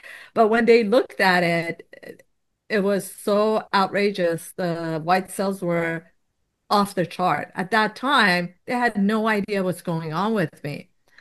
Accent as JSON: {"language": "English", "town": "Tehran", "region": "Tehran Province", "country": "Iran", "moved": "yes", "lives_now": "United States", "said": "I came to America from Tehran, Iran."}